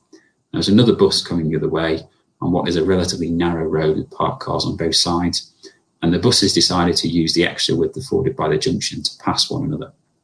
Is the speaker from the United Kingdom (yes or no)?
yes; Manchester, North West England, United Kingdom; This was an accident in June 2016 in my hometown of Manchester